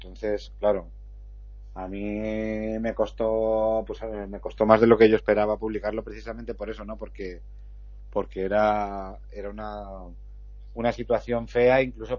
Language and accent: Spanish; El Pedernoso, Castilla-La Mancha, Spain; yo soy natural del Pedernoso. Allí he crecido, allí tengo mis raíces, allí tengo mi familia, mis amigos.